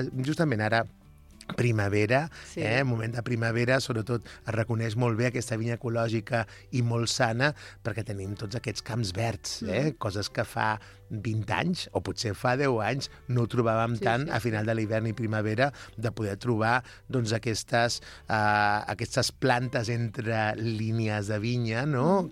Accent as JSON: {"language": "Catalan", "region": "Catalonia", "country": "Spain", "said": "Tothom i tots els que som aquí del Penedès recordem aquest 2020"}